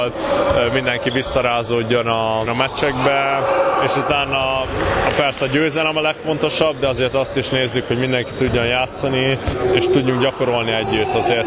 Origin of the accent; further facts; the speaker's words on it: Nyíregyháza, Szabolcs-Szatmár-Bereg, Hungary; Szülőhazámban voltam, Nyíregyházán.